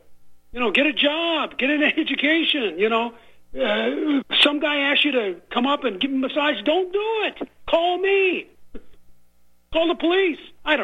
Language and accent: English; Nebraska, United States; I'm from Nebraska originally, and I remember the DeKalb thing, the Boys Town thing.